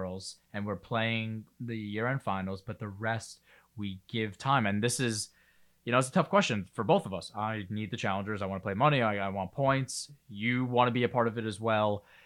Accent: New York, United States; obviously I'm a New Yorker, so it's a different perspective

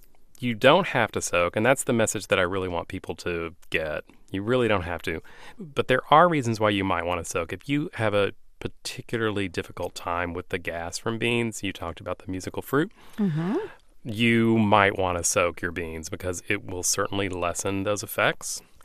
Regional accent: Texas, United States; well, you know, I grew up in West Texas, and so I grew up eating Tex-Mex food and Mexican food

